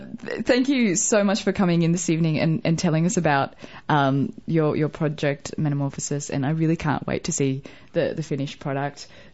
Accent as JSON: {"language": "English", "country": "Australia", "said": "This is, I'm Australian."}